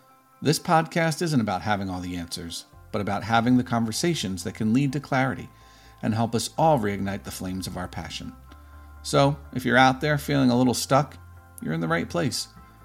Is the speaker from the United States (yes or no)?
yes; Philadelphia, Pennsylvania, United States; accent: Philadelphia; So I grew up in Northeast Philly. You may have noticed from my accent